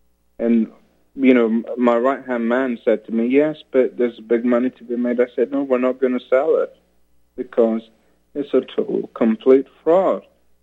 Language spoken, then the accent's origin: English; United Kingdom; I'm a British citizen, for example, though I have a house in Germany.